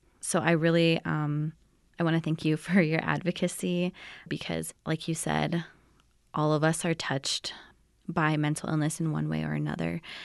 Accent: New Mexico, United States; I feel like I say this all the time because I'm from McKinley County. Everything is so centered around Bernalillo County.

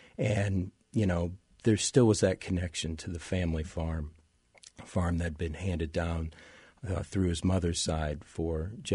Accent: LeClaire, Iowa, United States; I grew up in LeClaire, Iowa, a small town north of the Quad Cities, blue-collar town, you know, river town.

